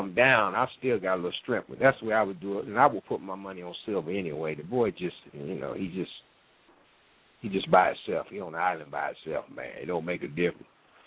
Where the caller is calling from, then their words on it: Dayton, Ohio, United States; calling from Dayton, Ohio.